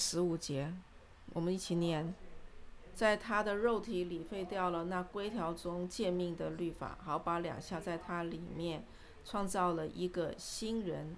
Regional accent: New York, United States; 我是从纽约来的

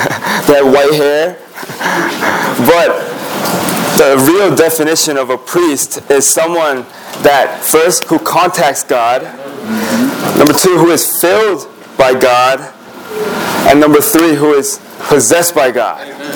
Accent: California, United States; also born or lived in South Korea / Maryland; now in Boston, United States; So I was born in South Korea, and then I moved to the United States when I was in third grade, and then I lived in Southern California for a few years, and then I moved to Maryland.

